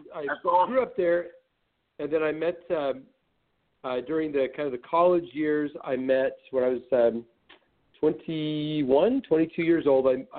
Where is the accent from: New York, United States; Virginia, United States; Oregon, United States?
Oregon, United States; Portland; also born or lived in Whittier, California; Well, I was born down in Southern California, down in Whittier, California area. But when I was about 9 years old, my dad, the business he worked for, transferred him up to Portland, Oregon. So I gr